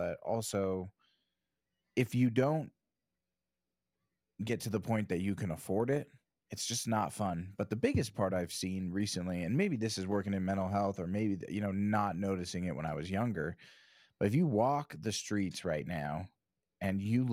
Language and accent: English; California, United States; Growing up in California, I do that too. I've never measured distance in miles.